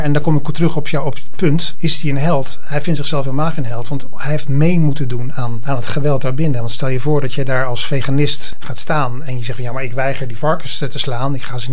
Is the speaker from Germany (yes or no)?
no; Ede, Gelderland, Netherlands; En dat komt omdat ik kom uit Ede.